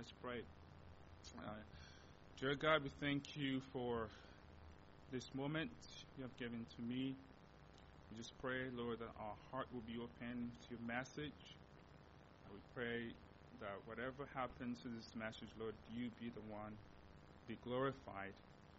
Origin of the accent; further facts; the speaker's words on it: DR Congo; first language Lingala; English is a second language; now in United States; because I grew up speaking Lingala in Congo and English here in America.